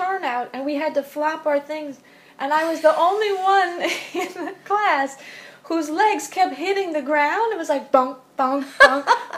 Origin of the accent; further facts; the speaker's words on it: New York City, New York, United States; I guess it's one of the bounties of growing up in New York.